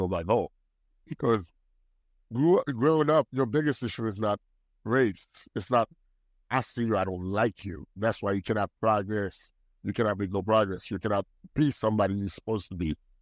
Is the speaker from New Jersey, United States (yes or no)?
yes; East Orange, New Jersey, United States; now in Brooklyn, United States; I'm from the hood. I grew up in East Orange. I spent some time in Brooklyn now. I'm well seasoned as a Brooklynite. I've been in New York for 15 years now, so that makes me a New Yorker now, I think.